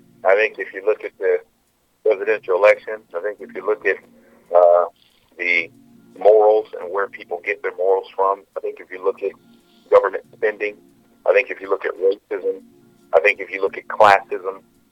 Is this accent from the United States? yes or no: no; St Albans, East of England, United Kingdom; you're from London and I'm from St. Albans. You're Igbo and I'm Yoruba. You're American and I'm English.